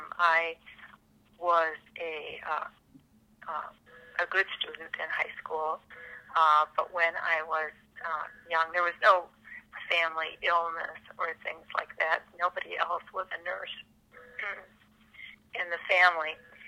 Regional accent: Kempton, Illinois, United States; I grew up in Illinois. The name of the town was Kempton, Illinois. It's a small rural community in Illinois, about 90 miles south of Chicago, and I grew up on a farm, one of eight children.

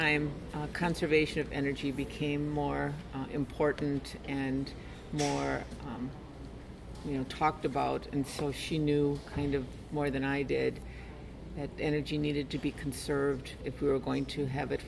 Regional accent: Princeton, Wisconsin, United States; Well, I was born on June 4th, 1951, and I grew up in Princeton, Wisconsin.

